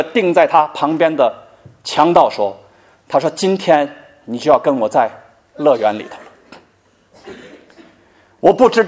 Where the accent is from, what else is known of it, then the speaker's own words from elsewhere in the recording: Tianjin, China; 我是天津人，天津是个工业城市，所以空气特别不好。